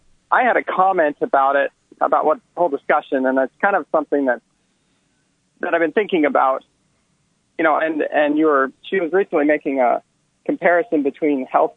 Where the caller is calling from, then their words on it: Urbana, Illinois, United States; I'm from Urbana.